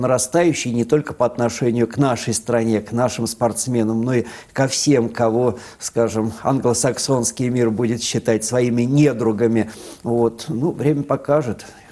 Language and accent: Russian; Russia; мы русские, что мы из России, мы православные.